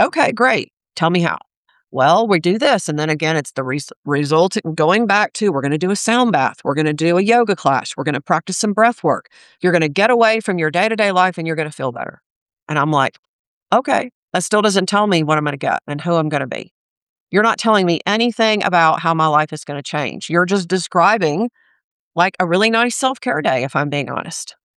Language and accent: English; North Carolina, United States; I'm from North Carolina.